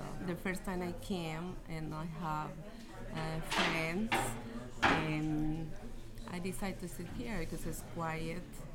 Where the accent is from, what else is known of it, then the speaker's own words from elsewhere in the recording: Poland; English is a second language; now in United States; I come from Poland. Yeah, my old family lives in Poland.